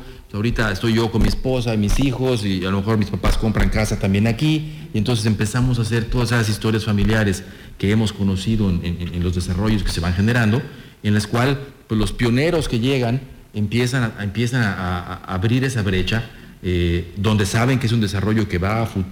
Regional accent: Yucatán, Mexico; por ahí está mi familia, yo crecí por esa zona, etcétera, etcétera

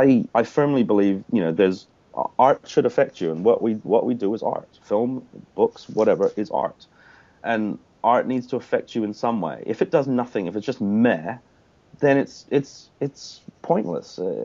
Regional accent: New Zealand; I would be quite happy to use the New Zealand connection if it helped

